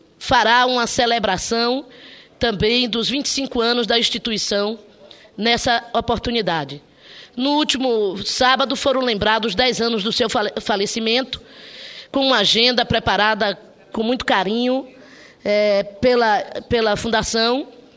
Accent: Cachoeira, Bahia, Brazil; Acontece na cidade de Cachoeira, minha terra

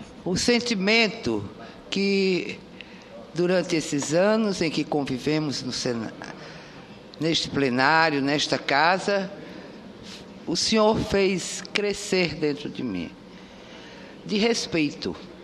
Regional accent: Northeast Region, Brazil; mas como eu sou nordestina e ali pertinho de Pernambuco

